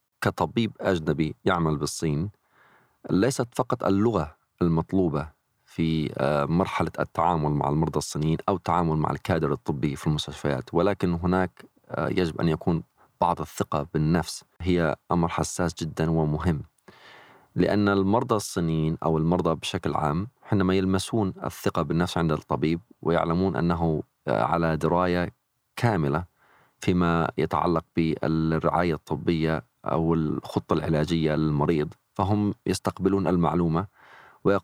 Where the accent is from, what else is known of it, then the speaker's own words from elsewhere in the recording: Gaza, Gaza Strip, Palestine; also born or lived in Amman, Jordan; جراح قلب وأوعية دموية. أنا فلسطيني الجنسية من غزة، ومواليد العاصمة الأردنية عمان.